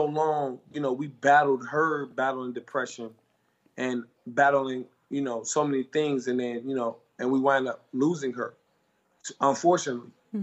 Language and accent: English; Chicago, Illinois, United States; And growing up as kids, we had enough heartaches and destruction just growing up in Chicago.